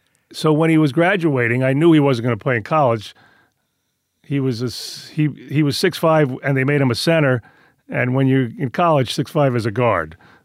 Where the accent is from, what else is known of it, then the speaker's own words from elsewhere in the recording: Queens, New York, United States; Is, of course, I grew up Italian in Queens, but I didn't grow, that wasn't the world I was writing about.